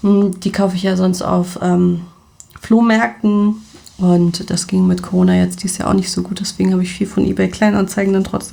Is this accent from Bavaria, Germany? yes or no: yes; Bavaria, Germany; ich bin ja in Bayern geboren und da war halt noch als Kind sogar richtig Schnee.